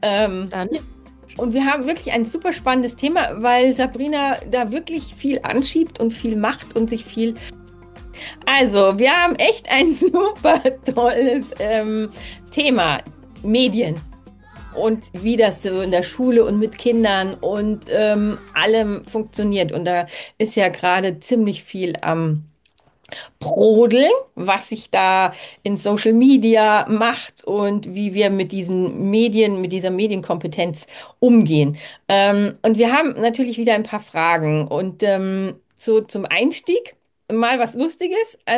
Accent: Erding, Bavaria, Germany; eine liebe Bekannte aus meiner alten Heimat in Erding, aus Oberding.

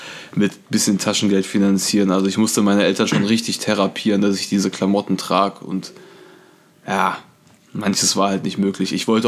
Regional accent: Issum, North Rhine-Westphalia, Germany; Ich komme ja aus Issum. Issumistan? Issumistan, genau. Und ist an der holländischen Grenze.

